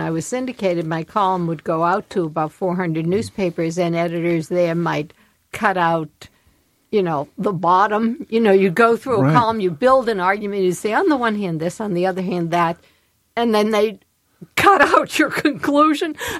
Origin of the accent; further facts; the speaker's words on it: Brookline, Massachusetts, United States; Well, I grew up right outside of Boston, also in Brookline, Massachusetts, went to schools there.